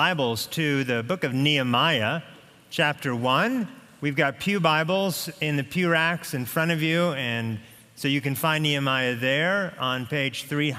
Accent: Oregon, United States; now in Atlanta, United States; lived in a few cities as an adult, but none longer than Atlanta, where I've been since 2008. Still, I grew up in Oregon. I have extended family in Oregon. And so it's hard for me not to think of Oregon as home.

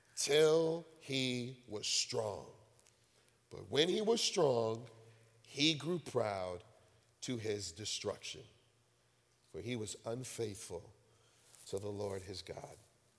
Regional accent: Detroit, Michigan, United States; You know, when I grew up in Detroit, and so when we played Little League, you know, we were always sponsored by like a local mom and pop pizza shop.

